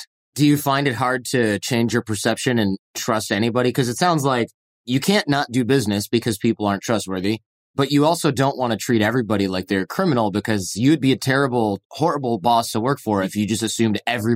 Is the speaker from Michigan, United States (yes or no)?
yes; Michigan, United States; You know, I'm from Michigan, but I'm from north of Detroit.